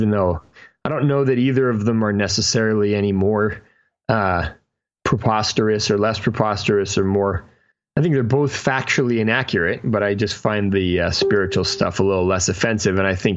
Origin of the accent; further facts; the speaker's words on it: Vancouver, British Columbia, Canada; I'm from Vancouver. So, pretty standard version of spirituality for Vancouver is what I grew up around.